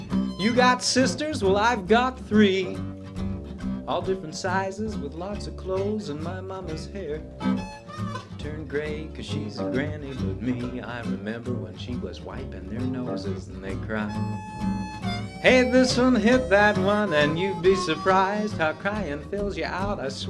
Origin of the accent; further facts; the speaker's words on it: New Jersey, United States; No, actually, see, we're from New Jersey, and we play a lot of colleges in New Jersey